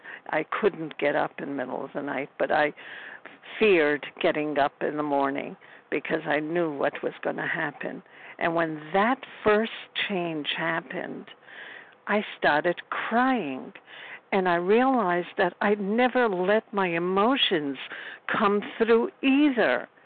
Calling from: Brooklyn, New York, United States; I'm calling you from Brooklyn, New York

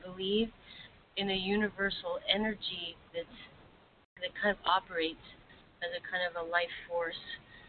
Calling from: Vancouver, British Columbia, Canada; I'm calling from Vancouver.

